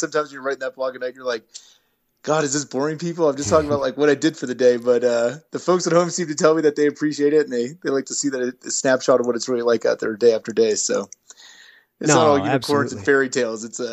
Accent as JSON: {"language": "English", "region": "New England", "country": "United States", "tie": "born or raised there", "said": "I grew up mostly in New England my whole life until I was in high school"}